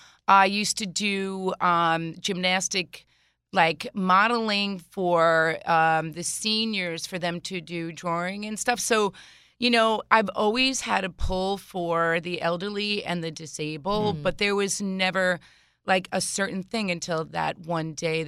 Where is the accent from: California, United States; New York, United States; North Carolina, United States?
New York, United States; East Islip; I actually grew up listening to your station right here in East Islip. So I'm an EI girl